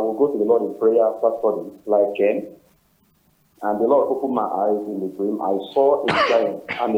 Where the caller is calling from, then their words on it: Lagos, Nigeria; I'm calling from Lagos.